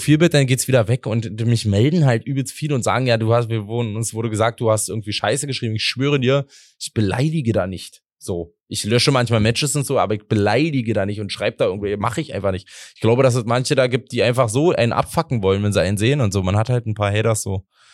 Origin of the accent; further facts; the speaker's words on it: Brandenburg, Germany; now in Berlin, Germany; Ich komm aus Brandenburg. Ich wohne in Berlin seit 10 Jahren, 11